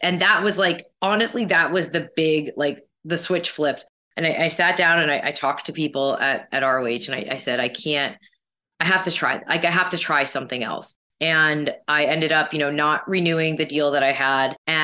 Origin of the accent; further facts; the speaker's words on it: Canada; you know, as a Canadian, like still aspects